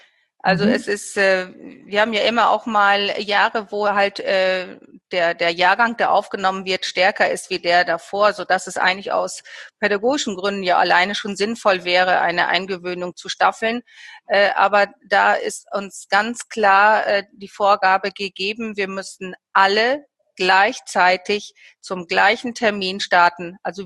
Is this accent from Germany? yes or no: yes; Lower Saxony, Germany; Also ich komme aus Niedersachsen